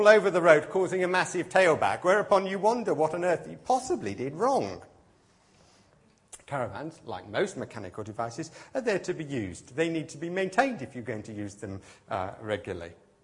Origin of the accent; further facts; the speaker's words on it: United Kingdom; And being British, we've started to think about London 2012